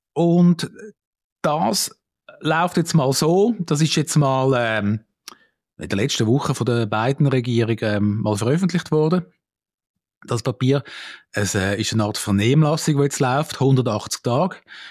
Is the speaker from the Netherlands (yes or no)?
no; Switzerland; Also als Schweizer meinen wir ja immer, wir sind super und die Besten